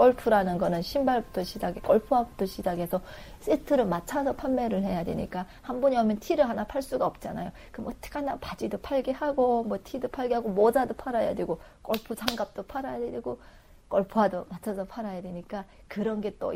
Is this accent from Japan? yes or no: no; North Korea; now in South Korea; 제가 이북에서 왔습니다.